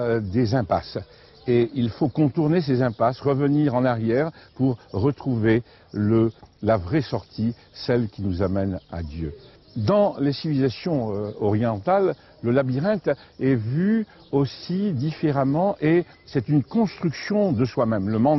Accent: Spain; French is a second language; Chez nous, en Espagne, dans le sud de l'Espagne, nous voyons le labyrinthe aussi comme une recherche spirituelle.

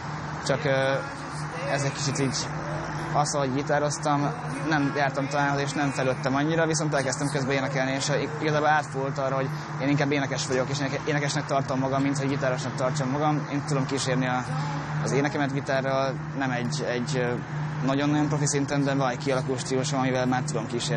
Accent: Győr, Győr-Moson-Sopron, Hungary; born there; alapvetően egyébként Győrben születtem, de Pécsen jött az ihlet

